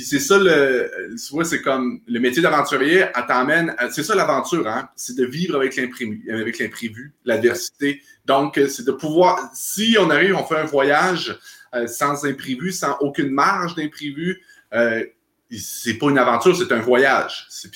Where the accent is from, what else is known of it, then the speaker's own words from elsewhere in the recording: Saint-Antonin, Quebec, Canada; Moi, je viens de Rivière-du-Loup, mon village natal, Saint-Antonin, petit village associé à juste à côté de Rivière-du-Loup.